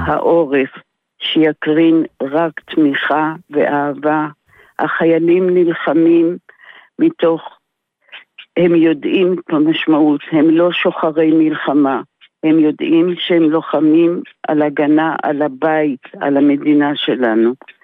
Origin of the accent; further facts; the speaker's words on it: Yesod HaMa'ala, Northern District, Israel; כן, אני נולדתי ביסוד המעלה, וגם האבא שלי. ומקימי יסוד המעלה והמשפחה שלי.